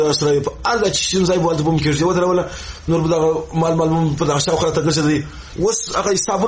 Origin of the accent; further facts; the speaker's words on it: Afghanistan; زه کوچېم نو د افغانستان نه یم.